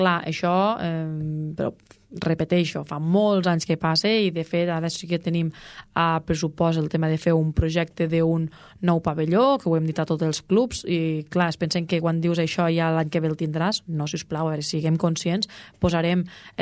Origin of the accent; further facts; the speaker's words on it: Catalonia, Spain; nosaltres som catalans, defensem el català ultrança